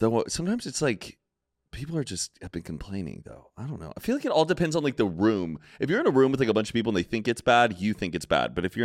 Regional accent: California, United States; I'm a Californian. We live in Los Angeles.

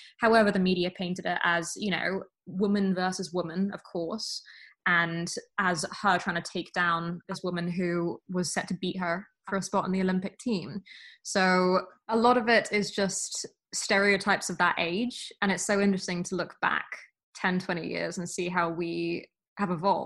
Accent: United Kingdom; now in United States; I live in America, but I am British

